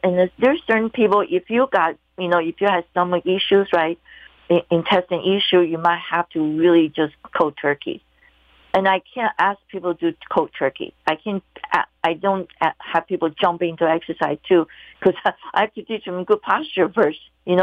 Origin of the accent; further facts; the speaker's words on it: Taiwan; I love the blood type because growing up in Taiwan, I think Chinese and Japanese, we talk about blood type a lot.